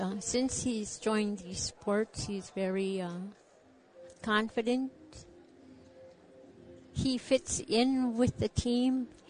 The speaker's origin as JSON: {"language": "English", "town": "Igiagig", "region": "Alaska", "country": "United States", "said": "I'm from Igiagig."}